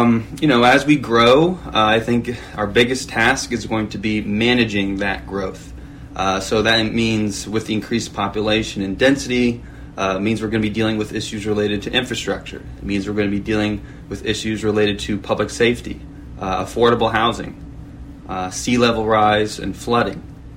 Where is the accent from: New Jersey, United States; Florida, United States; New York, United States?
Florida, United States; St. Petersburg; But having been, you know, born and raised in the West Side, it is especially warming to see all the wonderful progress and growth coming to the West Side of St. Pete as well.